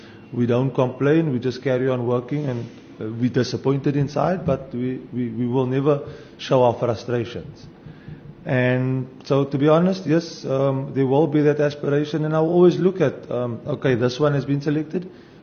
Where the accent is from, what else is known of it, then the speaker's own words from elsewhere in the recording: South Africa; for as long as I'm a South African